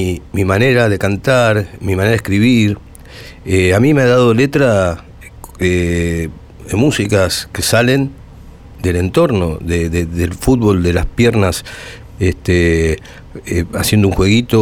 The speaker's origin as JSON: {"language": "Spanish", "region": "Buenos Aires", "country": "Argentina", "tie": "born there", "also_born_or_lived": "José C. Paz", "said": "Bueno, yo nací en Villa Urquiza. Después nos fuimos a José C. Paz."}